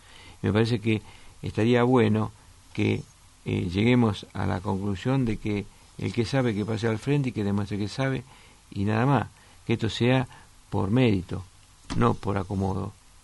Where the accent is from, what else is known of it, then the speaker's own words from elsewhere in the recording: Basilicata, Italy; Spanish is a second language; o como yo que soy de Basilicata